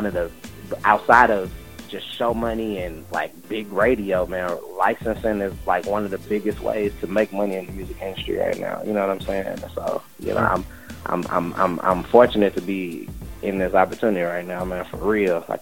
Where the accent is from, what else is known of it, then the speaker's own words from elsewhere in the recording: the South, United States; I'm from the South.